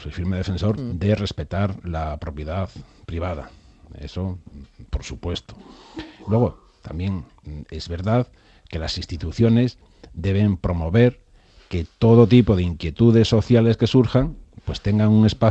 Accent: Monforte de Lemos, Galicia, Spain; en Antequera, en Algeciras y en Monforte de Lemos, que es mi pueblo

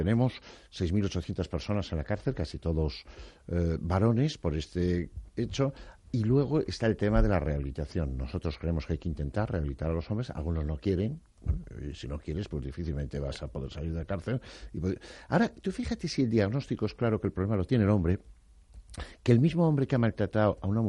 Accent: Navarre, Spain; No voy a entrar en un tema que ha pasado en mi tierra, en Navarra

